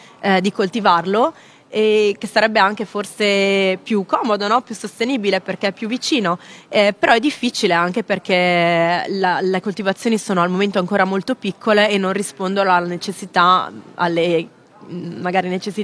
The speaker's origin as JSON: {"language": "Italian", "region": "Friuli-Venezia Giulia", "country": "Italy", "said": "io ci andavo con la zia a raccogliere le erbe, sono del Friuli"}